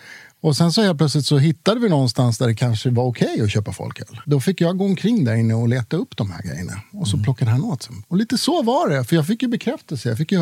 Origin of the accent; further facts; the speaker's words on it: Stockholm, Stockholm County, Sweden; also born or lived in Norrtälje; Så jag fick ju fightas mig igenom stor del av min uppväxt i Högdalen.